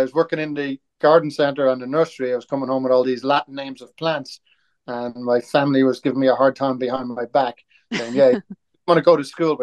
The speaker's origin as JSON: {"language": "English", "town": "Rush", "region": "Leinster", "country": "Ireland", "tie": "born or raised there", "said": "I grew up in Ireland, a little town called Rush. It's in North County Dublin. It was called the Market Gardening Capital of Ireland."}